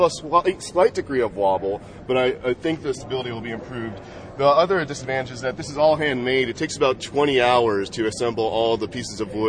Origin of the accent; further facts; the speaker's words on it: Midwest, United States; So, I'm from the Midwest.